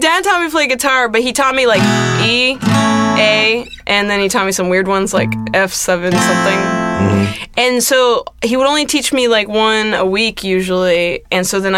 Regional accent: El Segundo, California, United States; also born or lived in Inglewood; Yeah. I'm from El Segundo area.

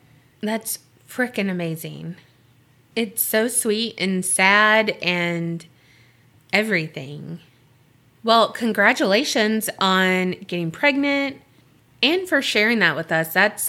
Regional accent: Texas, United States; now in East Grand Forks, United States; I'm from Texas, but currently living in East Grand Forks, Minnesota.

